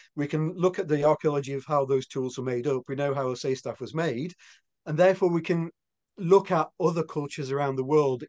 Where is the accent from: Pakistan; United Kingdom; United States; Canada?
United Kingdom; England; you pronounce that better than I do because being English, I can't roll my R's.